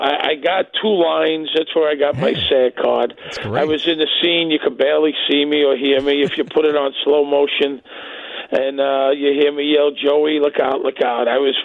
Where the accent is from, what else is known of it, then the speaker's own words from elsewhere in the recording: Brooklyn, New York, United States; now in Las Vegas, United States; I moved to Vegas from Brooklyn. I'm from Brooklyn, New York. I graduated college.